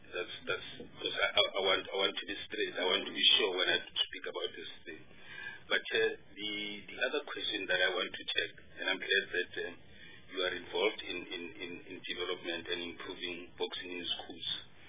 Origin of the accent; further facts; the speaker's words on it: North West, South Africa; For instance, I'm from the Northwest. In certain parts of my province